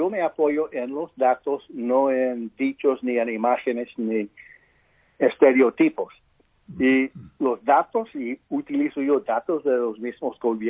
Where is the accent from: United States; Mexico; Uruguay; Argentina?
United States; California; born there; somos por nacimiento americanos. Sin embargo, toda mi vida me han dicho, tú no puedes ser americano, tú eres mexicano.